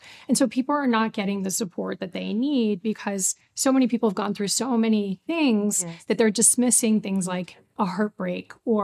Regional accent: New York City, New York, United States; now in Los Angeles, United States; I've been in Los Angeles for 7 years. I'm originally from New York City, and I'm a mom of two teenagers and lots of dogs.

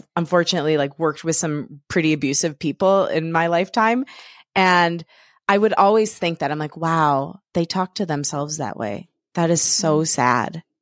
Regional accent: Michigan, United States; born there; I was born in Michigan, but I'm second generation Italian

